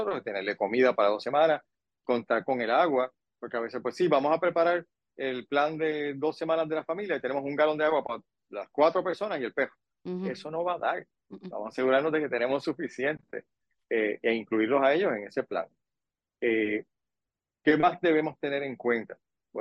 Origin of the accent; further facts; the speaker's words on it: Puerto Rico; siendo nosotros los boricuas como somos